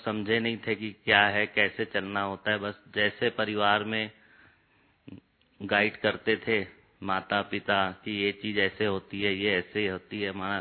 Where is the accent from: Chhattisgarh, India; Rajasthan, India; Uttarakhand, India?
Chhattisgarh, India; Bilaspur; और लौकिक में छत्तीसगढ़ बिलासपुर से हैं और बिलासपुर में ही हमारा जन्म हुआ और सिंधी परिवार के थे तो बहुत माना बड़ी फैमिली थी, चाचा दादा दादी सब इकट्ठे ही सारे परिवार में रहते थे